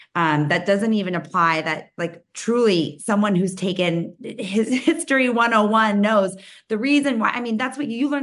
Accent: Argentina; I'm from Argentina. I'm Latin.

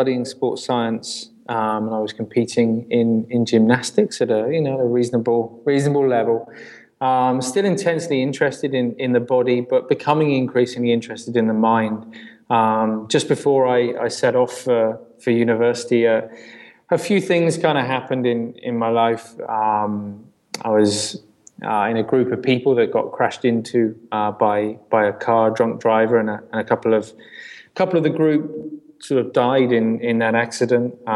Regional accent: South West England, United Kingdom; Yeah, sure. Yeah, I grew up in Southwest England

